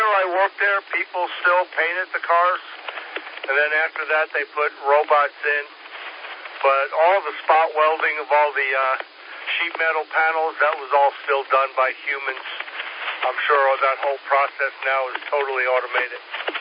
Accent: New York, United States; now in Georgia, United States; I grew up in New York, so to me it was a big, small city.

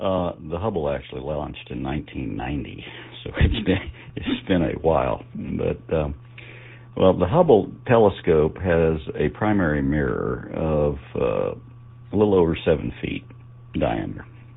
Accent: Indiana, United States; growing up in Indiana, I'm kind of used to a white Christmas

